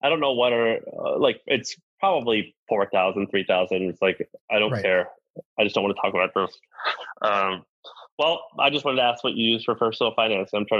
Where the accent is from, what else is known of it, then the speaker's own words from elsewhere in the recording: the South, United States; So he's a Southern guy. That's how I know him because I'm from the South.